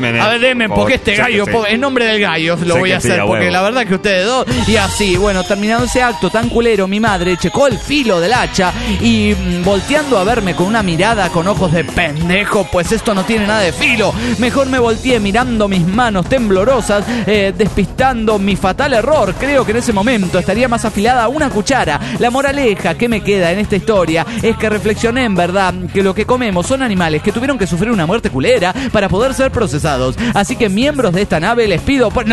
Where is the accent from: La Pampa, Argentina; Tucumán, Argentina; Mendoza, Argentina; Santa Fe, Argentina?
Tucumán, Argentina; Alberdi; Volví a mi pueblo, Alberdi.